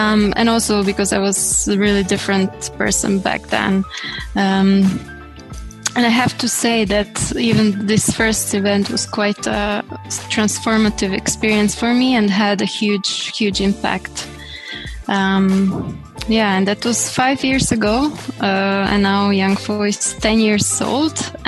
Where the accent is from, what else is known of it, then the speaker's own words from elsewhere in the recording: Croatia; English is a second language; I come from Croatia, based in Zagreb